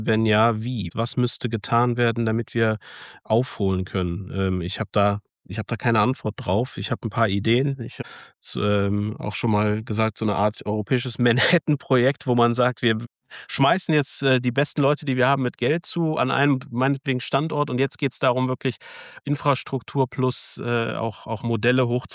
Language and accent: German; Paderborn, North Rhine-Westphalia, Germany; Wir bewegen uns in unserer Region, ich komme aus Paderborn, da haben wir extrem viele kleine und mittelständische Unternehmen.